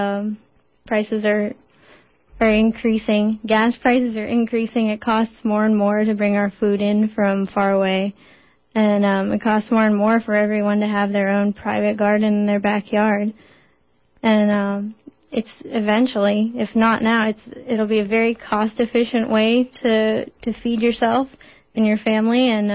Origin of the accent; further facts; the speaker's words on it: Columbus, Ohio, United States; now in Portland, United States; I'm originally from Columbus, Ohio, and so I couldn't believe the kinds of things that would grow in Portland.